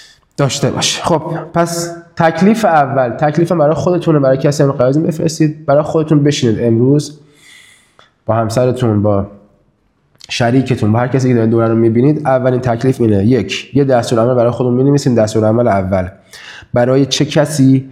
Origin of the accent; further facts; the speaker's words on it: Kerman, Iran; moved away as an adult; now in Qom, Iran; ما کرمانی هستیم دیگه، من کرمان به دنیا آمدم تا 21-22 سالگی هم کرمان زندگی کردم، بعد دیگه اومدیم قم.